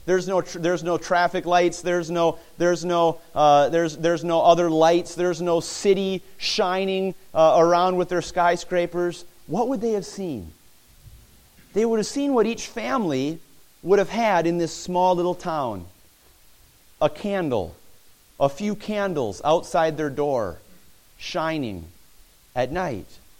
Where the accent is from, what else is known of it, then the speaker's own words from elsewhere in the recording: White Bear Lake, Minnesota, United States; I remember when I was growing up on White Bear Lake